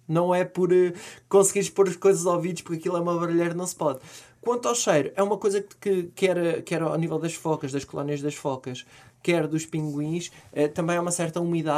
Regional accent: Portugal; Nós somos portugueses, somos à volta de 10, 11 milhões.

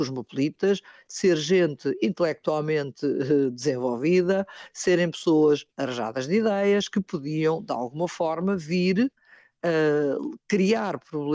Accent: Portugal; nós, enquanto portugueses, somos uma mistura da civilização muçulmana, somos uma mistura da cultura judaica, somos uma mistura de tudo.

